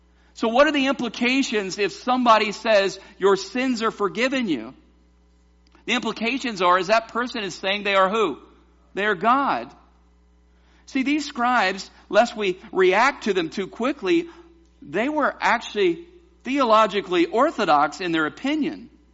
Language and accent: English; the South, United States; Now, growing up in the South, we had something to happen